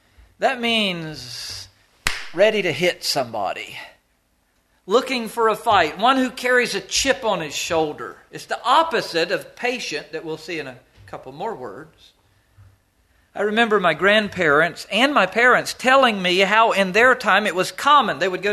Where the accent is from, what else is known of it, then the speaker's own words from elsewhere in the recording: the South, United States; I grew up in the South.